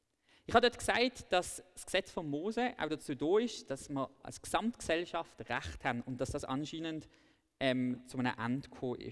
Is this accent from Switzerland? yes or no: yes; Switzerland; bin ich als Schweizer überhaupt daran interessiert, dass Gott die ungerechten Systeme beseitigt? Als Christ bin ich es natürlich.